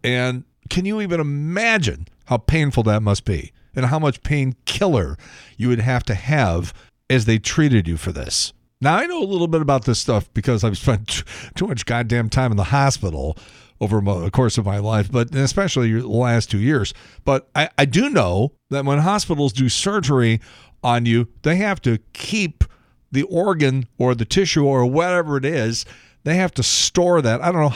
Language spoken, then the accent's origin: English; Chicago, Illinois, United States; we did one of them in Chicago, Jonathan Brandmeier, because I was a fan for a long time. And it's my hometown.